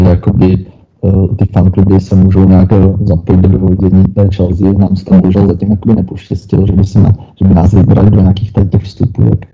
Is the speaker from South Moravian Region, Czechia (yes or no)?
yes; Brno, South Moravian Region, Czechia; nebo třeba já konkrétně jsem z Brna